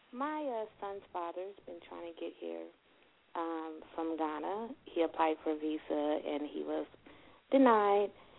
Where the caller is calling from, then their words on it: California, United States; I'm calling from California.